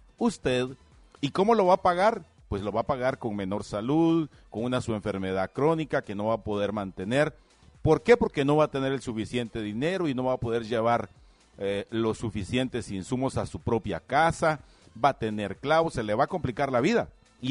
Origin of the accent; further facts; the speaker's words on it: Guatemala; como chapines, como guatemaltecos